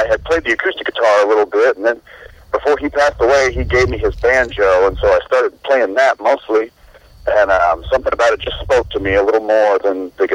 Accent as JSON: {"language": "English", "region": "Iowa", "country": "United States", "tie": "born or raised there", "said": "Yeah, I was born and raised and still live in Lee County, Iowa, which is the very southeastern tip of the state. It's right where the Mississippi River and the Des Moines River meet."}